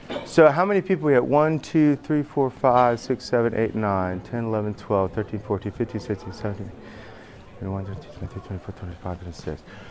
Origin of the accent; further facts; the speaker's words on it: Augusta, Georgia, United States; born there; And I was born in Augusta, Georgia.